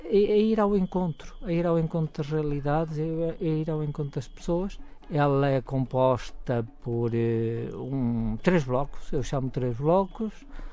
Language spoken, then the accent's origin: Portuguese; Norte, Portugal; Aliás, eu sou da região do norte, eu sou da região de Basto